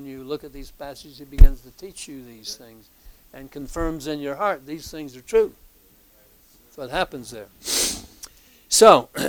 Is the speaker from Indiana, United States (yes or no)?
yes; Indiana, United States; I'm from Indiana, so it's going to be Hoosier language.